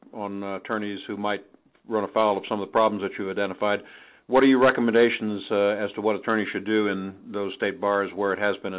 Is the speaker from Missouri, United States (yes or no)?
no; Colorado, United States; Hi, Professor Volokh. I'm from Colorado.